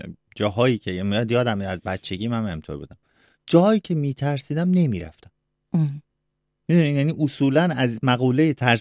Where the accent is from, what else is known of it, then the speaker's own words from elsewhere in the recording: Iran; شهر بازی خودمون در ایران یا اینجور جاها، من از بچگیم علاقه نداشتم